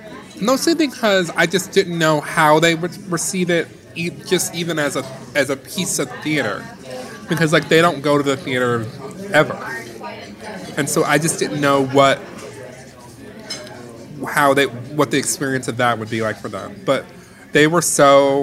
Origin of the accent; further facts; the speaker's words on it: Detroit, Michigan, United States; I grew up in Detroit, in Motown.